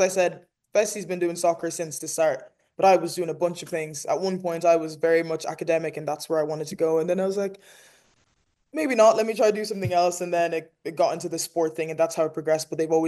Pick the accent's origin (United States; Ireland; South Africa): Ireland; Enniscorthy, Leinster; because I'm from Enniscorthy in Wexford, which is even smaller.